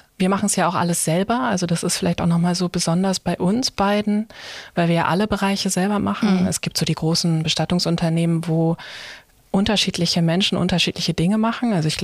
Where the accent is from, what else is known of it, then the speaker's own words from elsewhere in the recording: Lower Saxony, Germany; ich komme aus Ostfriesland